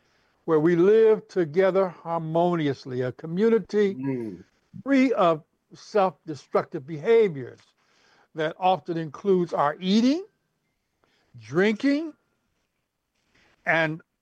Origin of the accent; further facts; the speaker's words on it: Cleveland, Ohio, United States; even though I'm from Cleveland, but I hate snow and cold weather.